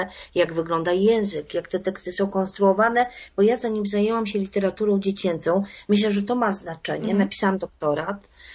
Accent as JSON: {"language": "Polish", "town": "Kłodzko", "region": "Lower Silesian Voivodeship", "country": "Poland", "tie": "born or raised there", "said": "o terenach, które są mi bliskie, bo moją rodzinną miejscowością jest Kłodzko."}